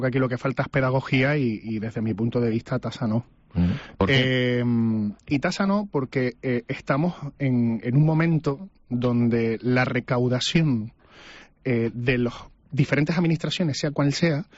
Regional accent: Canary Islands, Spain; nosotros no somos Barcelona, ni somos Madrid, somos Canarias

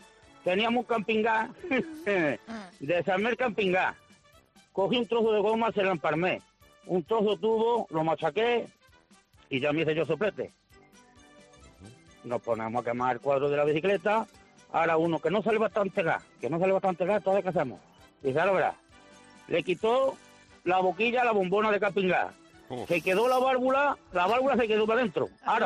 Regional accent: Linares, Andalusia, Spain; Mi madre tiene una casa de pueblo, soy de Linares.

